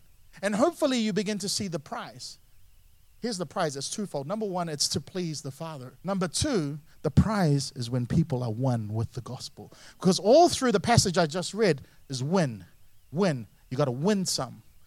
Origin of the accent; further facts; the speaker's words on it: New Zealand; Now, growing up in New Zealand, I used to always get jealous of the Australian Olympic team.